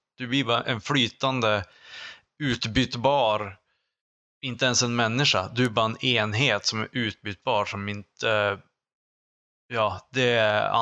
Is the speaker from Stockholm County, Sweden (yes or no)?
no; Skellefteå, Västerbotten County, Sweden; min identitet är också Skelleftebo. Så att jag är inte en Umebo.